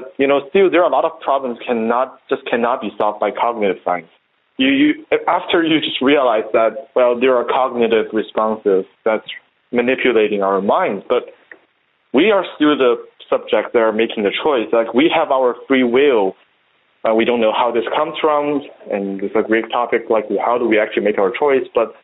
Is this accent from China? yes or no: yes; China; English is a second language; now in United States; I was educated here, but I don't totally agree with the thoughts here. And I was raised in China back there, but I also don't agree with their thoughts either.